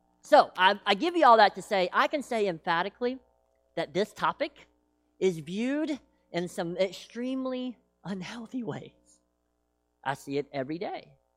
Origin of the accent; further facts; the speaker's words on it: Tennessee, United States; Now, I am from Tennessee, so I say the word naked like naked.